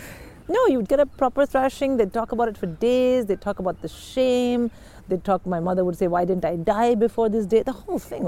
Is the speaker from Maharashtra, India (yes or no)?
no; Delhi, India; Well, because I was from Delhi